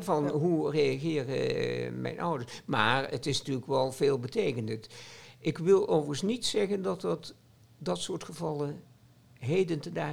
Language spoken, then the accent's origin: Dutch; Nijmegen, Gelderland, Netherlands; En in Nijmegen, waar ik vandaan kwam, had je